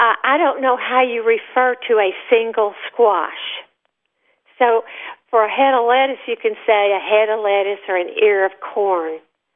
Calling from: Austin, Texas, United States; it's a double first name, like Peggy Sue, and I'm calling from Austin, Texas.

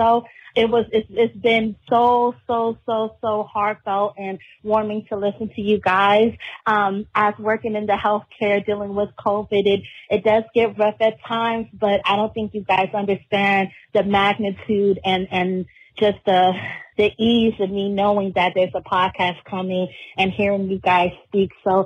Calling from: Richmond, Virginia, United States; I'm calling from Richmond, Virginia.

